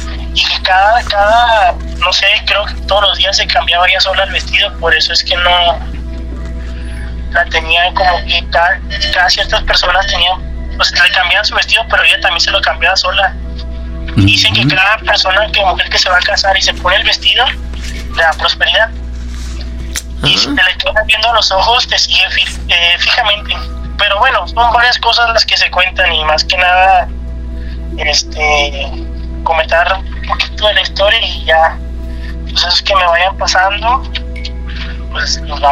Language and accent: Spanish; Chihuahua, Mexico; now in Monterrey, Mexico; soy de Chihuahua, pero radico en Monterrey.